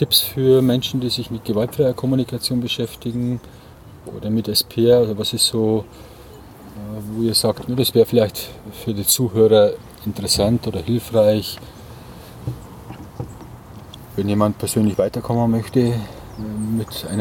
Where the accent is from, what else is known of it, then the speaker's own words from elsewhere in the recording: Bavaria, Germany; ich komme aus Bayern. … Schmidt heißen viele.